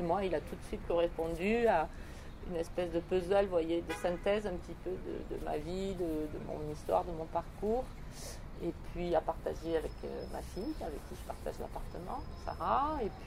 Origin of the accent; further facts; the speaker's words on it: Juvignac, Occitanie, France; Je reviens m'installer dans ma région natale, ici, à côté de Montpellier, à Juvignac, avec ma fille.